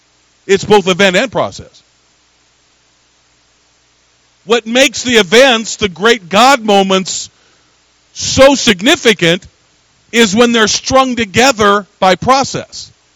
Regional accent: Washington, United States; I was from the Pacific Northwest. And the county I lived in northeastern Washington State, had more hippies per capita than anywhere but Southern California.

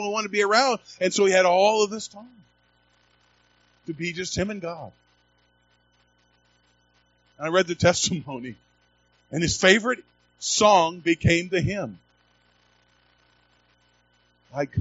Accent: United States; I want to tell you today I'm thankful I'm an American.

